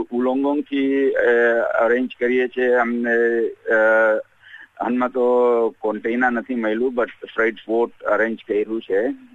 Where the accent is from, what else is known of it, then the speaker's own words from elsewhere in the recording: Fiji; હું ફિજીનો છું